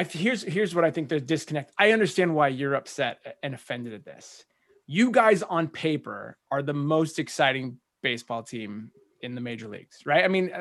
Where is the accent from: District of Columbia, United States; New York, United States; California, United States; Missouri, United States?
California, United States; Daly City; I grew up in Daly City, so I grew up going to Giants games.